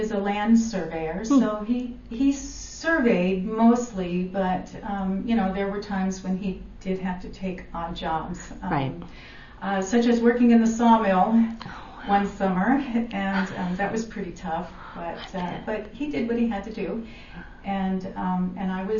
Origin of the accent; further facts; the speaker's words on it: New York, United States; also born or lived in Miami; Well, I was born in Miami, Florida, but when I was almost 12 years old, we moved to New York. Okay. And so I consider that I really grew up in New York, in a suburb right outside New York City.